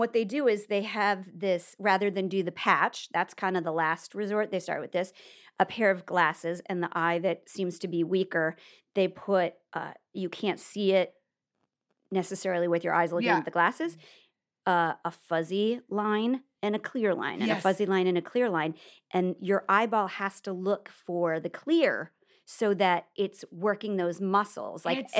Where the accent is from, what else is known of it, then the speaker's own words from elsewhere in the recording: Nebraska, United States; Well, I'm from Nebraska.